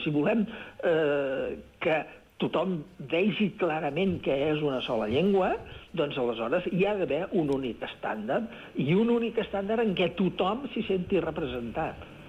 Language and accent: Catalan; Catalonia, Spain; tant Dolors Requena com jo mateix, som del Principat